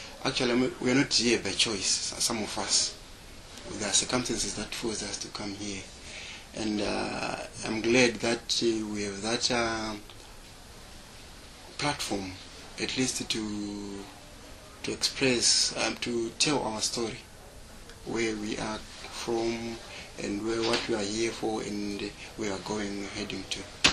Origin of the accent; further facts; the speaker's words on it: Zimbabwe; English is a second language; moved away as an adult; I'm from Zimbabwe. Well, I came to this country this year in February after I had some political problems back home.